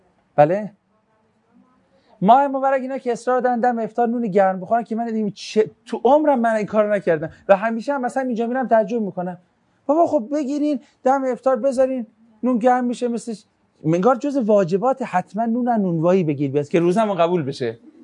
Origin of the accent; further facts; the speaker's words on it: Tehran, Tehran Province, Iran; مثلا ما چی؟ ما تهرانیم.